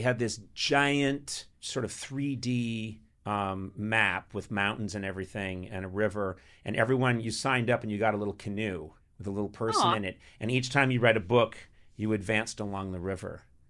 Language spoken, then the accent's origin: English; Boston, Massachusetts, United States; Well, I grew up in Boston, Massachusetts.